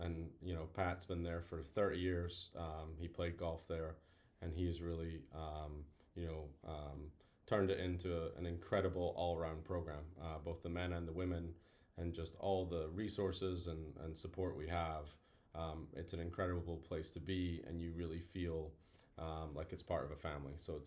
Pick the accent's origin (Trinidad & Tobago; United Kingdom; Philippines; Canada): United Kingdom; Roslin, Scotland; now in United States; Yeah, I grew up just outside Edinburgh, a little village called Roslyn.